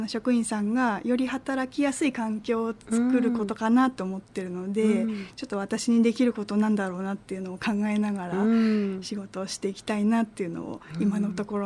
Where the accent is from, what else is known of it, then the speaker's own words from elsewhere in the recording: Nagano, Japan; 私実は出身が長野県なんですけども、